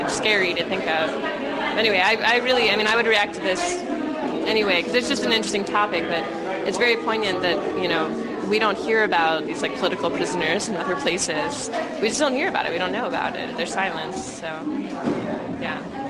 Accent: United States; We're just in Montreal for a few days. We're American

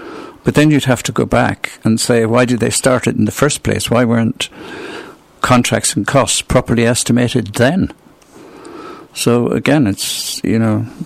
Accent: Ireland; moved away; I'm an immigrant here. I'm from Ireland, so I get a slightly different perspective.

